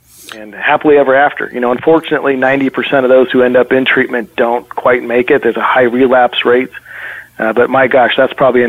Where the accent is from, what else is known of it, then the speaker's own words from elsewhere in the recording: California, United States; My wife and I were born and raised in California. I went to school there, undergrad, graduate school, USC, lived in L.A., lived in Santa Monica, Rancho Cucamonga, Riverside.